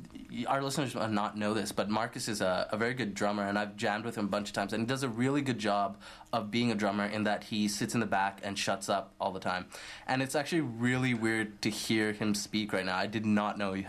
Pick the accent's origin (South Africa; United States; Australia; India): India; Tell from my accent that I'm Indian